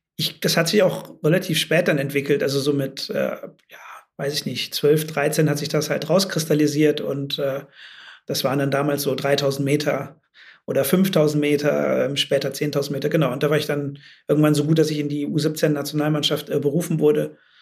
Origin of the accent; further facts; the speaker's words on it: Rhineland, Germany; Ich bin ja im Rheinland groß geworden, in einem sehr diversen Umfeld, vielleicht sogar teilweise sozialen Brennpunkten.